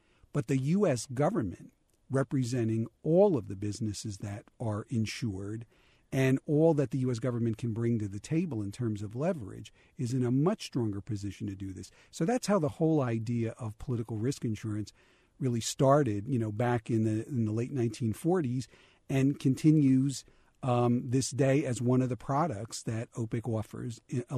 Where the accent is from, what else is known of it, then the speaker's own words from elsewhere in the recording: New Jersey, United States; or I'll even get more exotic and take you to New Jersey, my home state.